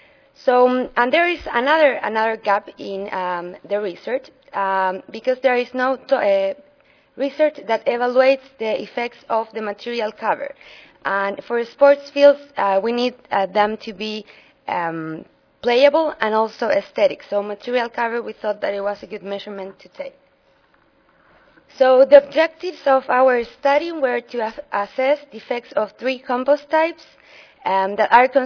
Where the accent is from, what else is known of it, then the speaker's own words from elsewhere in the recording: Chile; English is a second language; also born or lived in Ohio; I'm an agronomist from Chile, but I did my master's degree at The Ohio State University